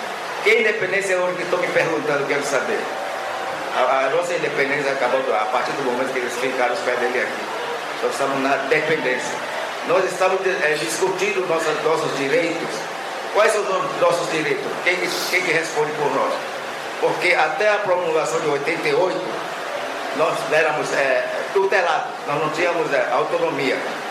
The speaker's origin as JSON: {"language": "Portuguese", "region": "Amazonas", "country": "Brazil", "said": "Eu sou oriundo da Amazônia, especificamente do estado do Amazonas, da região do Alto Rio Negro, sou da etnia Tucano."}